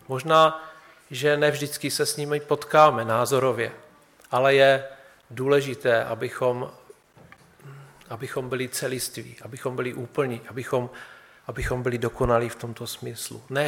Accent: Bohemia, Czechia; tak on se ptal, odkud jsme, tak jsme říkali, že jsme z Čech.

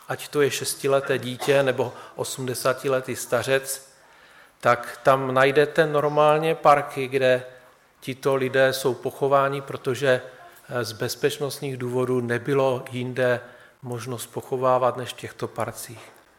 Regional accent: Bohemia, Czechia; tak on se ptal, odkud jsme, tak jsme říkali, že jsme z Čech.

